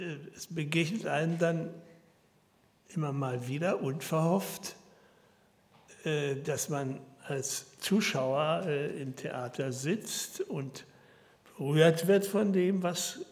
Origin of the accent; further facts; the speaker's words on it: Hannover, Lower Saxony, Germany; Ich komme aus Hannover